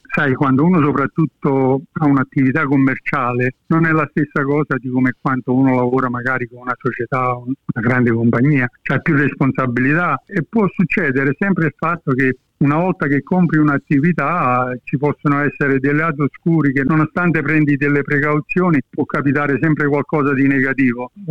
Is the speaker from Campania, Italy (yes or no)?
yes; Naples, Campania, Italy; crescendo a Napoli negli anni 50, io sono del 52, quando andavo alle elementari, per cui ho cominciato alle elementari come tutti a 5 anni, alla fine degli anni 50, noi in classe parlavamo ancora il dialetto, io e i miei amici